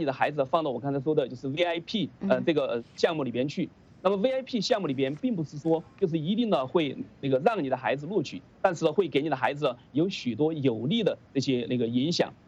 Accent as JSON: {"language": "Chinese", "country": "China", "moved": "as an adult", "lives_now": "United States", "said": "像我从中国过来到美国"}